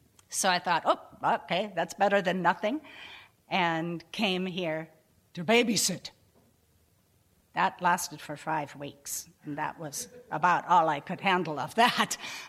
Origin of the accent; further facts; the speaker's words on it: Colorado, United States; now in Walla Walla, United States; So I came from Colorado. Whatever. To Walla Walla.